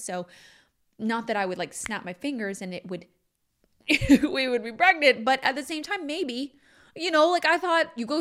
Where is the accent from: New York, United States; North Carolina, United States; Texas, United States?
Texas, United States; also born or lived in Louisiana; even, you know, growing up in Texas, even before that in Louisiana, I've lived in California the longest.